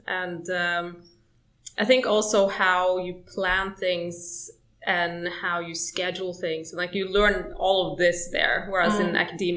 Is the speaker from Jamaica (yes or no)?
no; Norway; English is a second language; also born or lived in Sweden; I am originally from Norway, but I'm half Polish as well. My academic background is from Sweden. So I have my bachelor's and master's from Linköping University in Sweden.